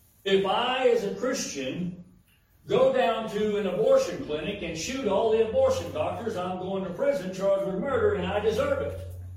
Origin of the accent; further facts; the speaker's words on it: United States; Now, I'm an American. I have a right to vote.